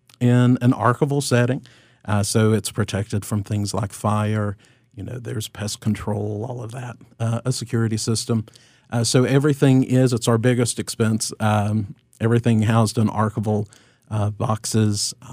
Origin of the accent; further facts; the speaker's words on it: Belfry, Kentucky, United States; She picked an eastern Kentucky town to do it in. My hometown, actually.